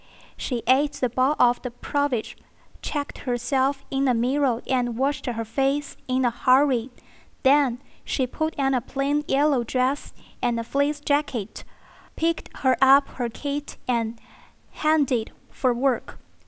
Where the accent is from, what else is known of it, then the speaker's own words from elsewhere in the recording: Urumqi, Xinjiang, China; I'm from Urumqi, the capital of Altmers province. There are many natives in there.